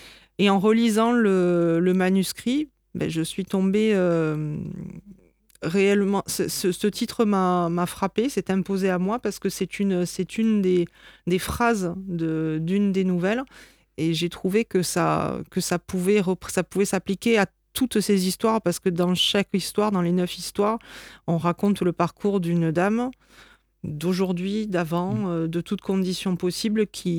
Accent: Occitanie, France; now in Nîmes, France; Je suis donc originaire d'à côté de Béziers, qui est une ville où il y a une forte tradition taurine aussi. Je suis venue vivre à Nîmes, puisque je me suis établie à côté de Nîmes avec ma famille

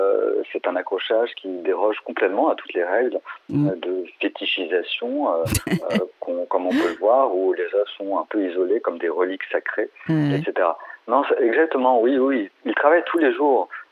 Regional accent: Paris, Île-de-France, France; moi, je suis parisien

